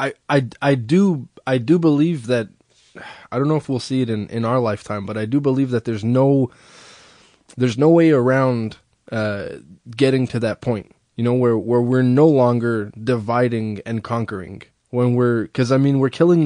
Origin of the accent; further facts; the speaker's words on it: Laval, Quebec, Canada; I'm from Laval, Quebec